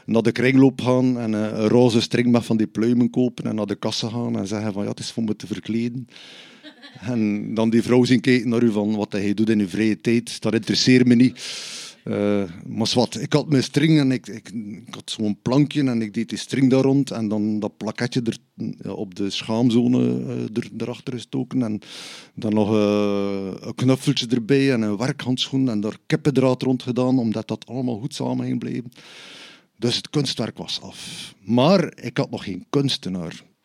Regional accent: Bruges, Flanders, Belgium; Dus ik denk, ik ben van Brugge en in Brugge heb je wel wat museums

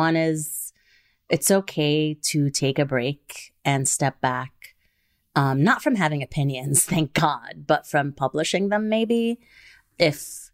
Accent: Kuwait; moved away; I grew up in a country that was very conservative in terms of women's bodies. I grew up in Kuwait

